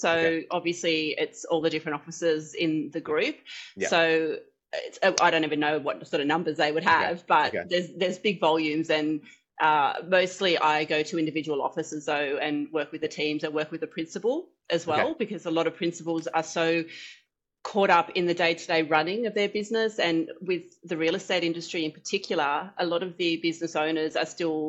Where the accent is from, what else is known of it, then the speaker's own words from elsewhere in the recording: Kiama, New South Wales, Australia; I mean, I am from Kiama, so I have been fairly spoiled in that I come from a pretty beautiful place already.